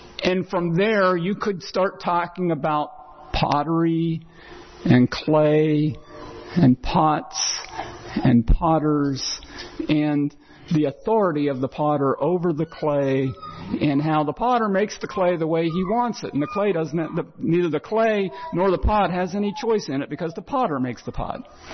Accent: Zanesville, Ohio, United States; If you went to my hometown of Zanesville, Ohio, and you popped into some homes in my neighborhood growing up

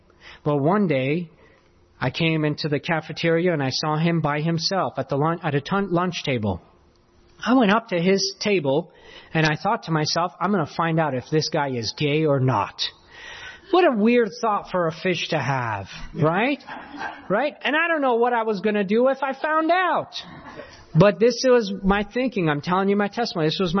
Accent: New York, United States; I came from New York.

